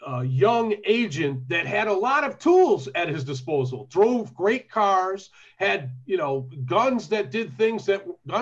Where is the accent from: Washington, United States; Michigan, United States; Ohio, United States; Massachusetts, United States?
Michigan, United States; Detroit; But, you know, I'm from Detroit.